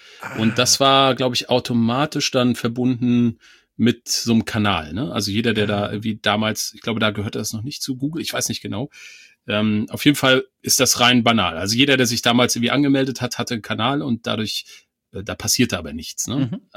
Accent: East Germany, Germany; ich komme aus dem Osten

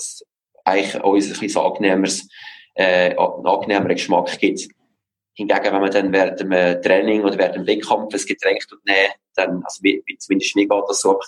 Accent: Switzerland; als Schweizer

